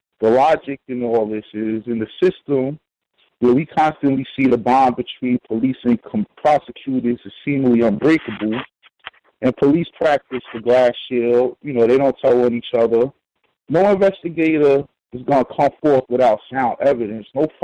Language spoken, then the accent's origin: English; New Jersey, United States; I like to tell y'all that I'm from Jersey